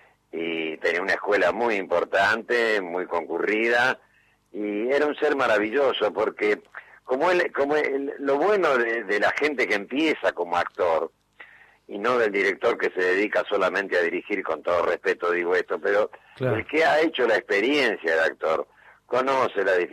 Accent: Rosario, Santa Fe, Argentina; now in Buenos Aires, Argentina; Yo, cuando yo soy rosarino, vine a Buenos Aires en el año 68

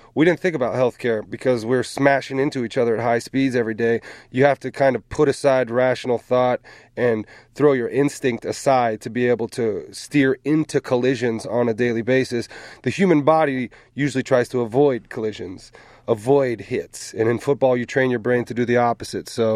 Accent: California, United States; Yeah, so I'm from California. I went to college there.

